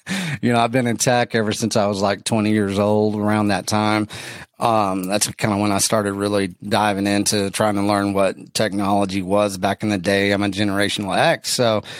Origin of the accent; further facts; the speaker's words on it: Texas, United States; a little bit about my history is I'm from West Texas. I'm kind of a rough and tumble guy.